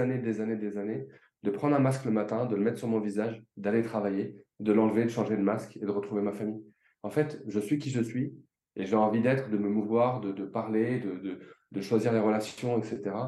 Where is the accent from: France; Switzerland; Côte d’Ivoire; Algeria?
France; Paris, Île-de-France; born there; Et après, il y a ma mère qui se marie avec mon père, qui arrive en France, et moi, je suis né à Paris.